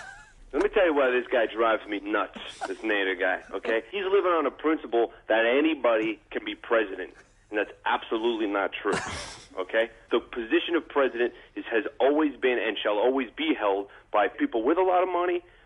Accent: New Jersey, United States; The guy could be from Iowa and say, hey, buddy, I grew up 20 miles from Manhattan.

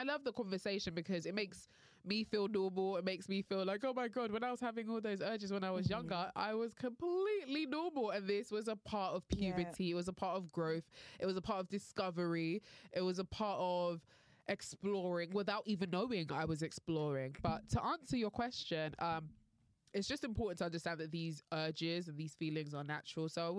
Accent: Nigeria; I'm Nigerian.

